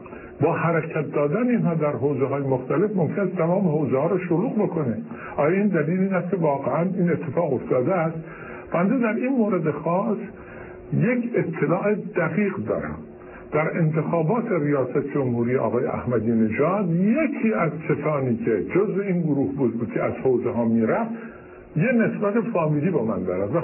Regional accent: Iran; ما ایرانی هستیم، سیستم جمع کردن مردم رو بسیار خوب بلدیم

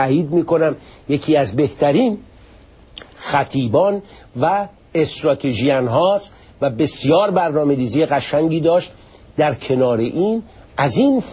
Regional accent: Iran; moved away as an adult; من واقعا به عنوان یک ایرانی که از یک کشور استبداد زده اومدم اینجا

